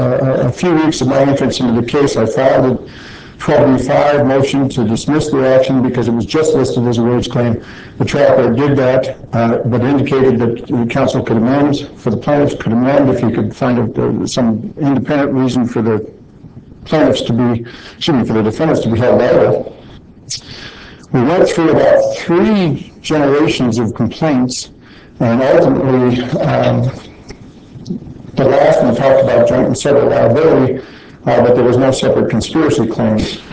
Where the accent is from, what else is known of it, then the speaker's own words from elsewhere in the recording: Colorado Springs, Colorado, United States; I'm from Colorado Springs.